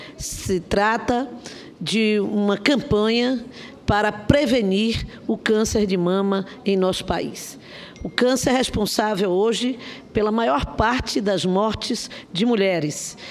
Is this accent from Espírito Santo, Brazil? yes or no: no; Bahia, Brazil; anunciou ontem, durante o lançamento da campanha Outubro Rosa, lá no meu estado, que a Bahia